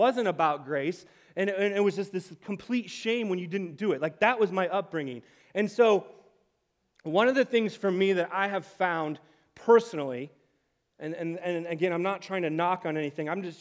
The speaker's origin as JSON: {"language": "English", "town": "Fort Wayne", "region": "Indiana", "country": "United States", "tie": "born or raised there", "said": "I grew up in Northeast Indiana in Fort Wayne."}